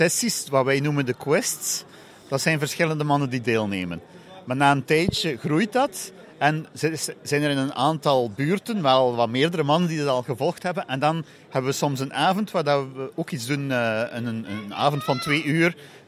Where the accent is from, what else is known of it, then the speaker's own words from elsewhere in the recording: Flanders, Belgium; ik ben Vlaming